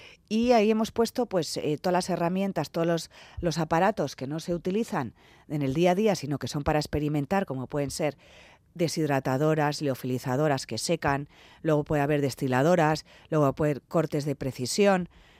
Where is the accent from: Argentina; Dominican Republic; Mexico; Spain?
Spain; San Sebastián, Basque Country; yo soy de Donosti, con todos los años que estuve fuera, ¿usted de dónde es? De San Sebastián.